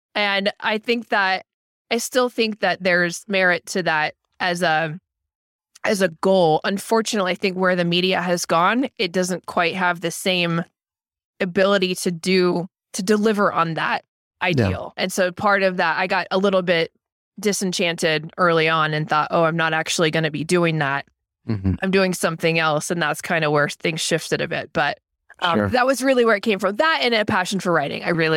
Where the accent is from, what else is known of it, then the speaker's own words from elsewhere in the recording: Iowa, United States; I grew up in Iowa. I was going to Iowa State University